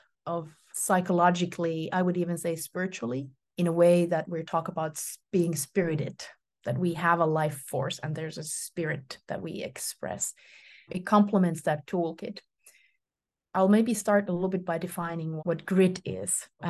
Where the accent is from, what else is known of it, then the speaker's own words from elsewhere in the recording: Finland; Sisu, it's a Finnish word from my native country. I am from Finland, was born there